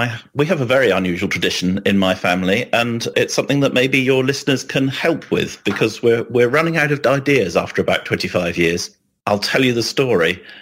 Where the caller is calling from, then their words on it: Chichester, South East England, United Kingdom; I'm calling from Chichester, which is in the southernmost bit of England.